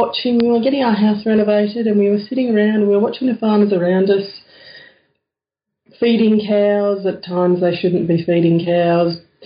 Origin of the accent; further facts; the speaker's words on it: Australia; Well, being Australian, I'd lived with drought for my entire life, but the real catalyst was when I'd just moved to a small property in rural Victoria in southeastern Australia